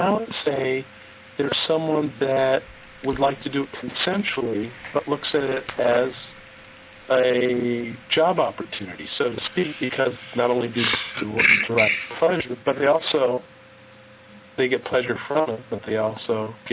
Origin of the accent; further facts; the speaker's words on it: California, United States; Hi, I'm the nurse from California.